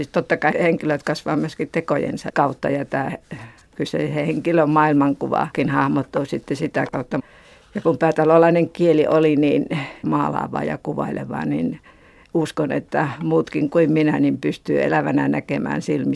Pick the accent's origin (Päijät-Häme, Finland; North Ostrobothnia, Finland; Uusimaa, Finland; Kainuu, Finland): Kainuu, Finland; accent: Kainuu dialect; Kainuun murteen, joka taas on minun oma murteeni